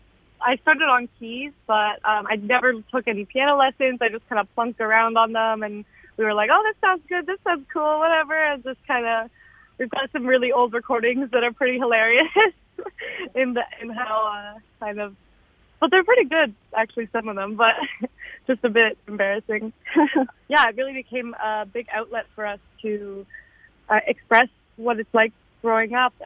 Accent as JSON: {"language": "English", "town": "Toronto", "region": "Ontario", "country": "Canada", "tie": "born or raised there", "said": "So we're all from Toronto. We grew up in the Beaches area. We went to high school together"}